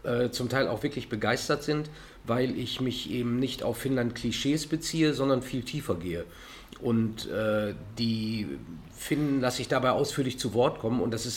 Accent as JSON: {"language": "German", "town": "Minden", "region": "North Rhine-Westphalia", "country": "Germany", "tie": "born or raised there", "said": "ich bin gebürtiger Mindener"}